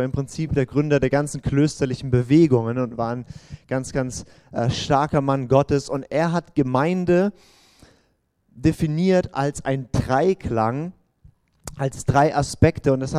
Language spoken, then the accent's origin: German; St. Georgen im Schwarzwald, Baden-Württemberg, Germany; ich bin aus St. Georgen im Schwarzwald, das ist aber Villingen-Schwenningen die Ecke